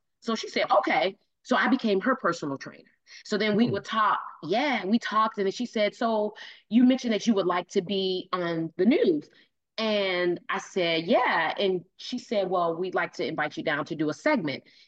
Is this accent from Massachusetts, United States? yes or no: no; Chicago, Illinois, United States; Because we explained I explained to him that I was from Chicago.